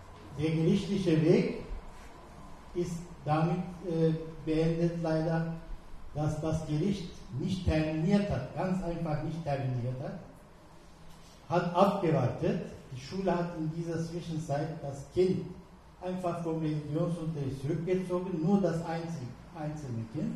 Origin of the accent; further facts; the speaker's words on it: Mönchengladbach, North Rhine-Westphalia, Germany; Ich komme aus Mönchengladbach. Vertrete einen Elternverein dort.